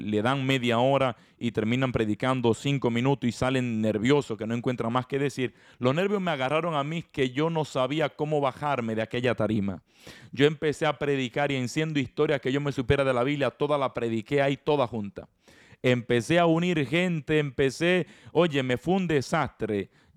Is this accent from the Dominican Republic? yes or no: yes; Dominican Republic; Fui a predicar en una ocasión a una comunidad en mi país, República Dominicana